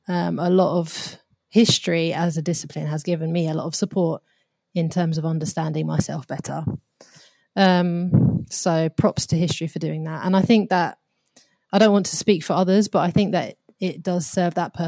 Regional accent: United Kingdom; my position growing up in Britain. And particularly because I grew up in a place where there were not a lot of people like me.

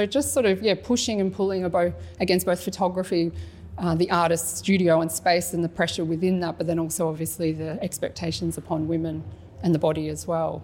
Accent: Victoria, Australia; now in Brisbane, Australia; I'm from Brisbane, originally Victorian, but now I call myself a Queenslander through and through.

